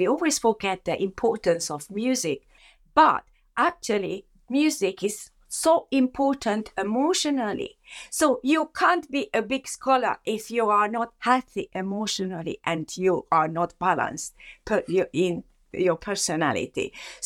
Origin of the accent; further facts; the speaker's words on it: Hungary; Yes, and because I came from Hungary, and there is the musicality.